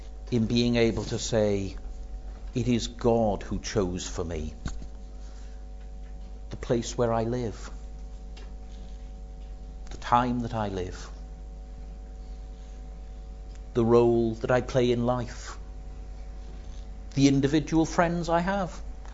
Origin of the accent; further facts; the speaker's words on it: United Kingdom; I'm so glad I'm a Brit.